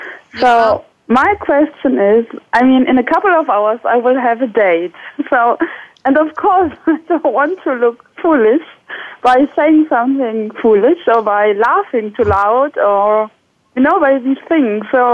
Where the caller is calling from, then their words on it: Cologne, North Rhine-Westphalia, Germany; English is a second language; Hello, I'm calling from Germany, Cologne.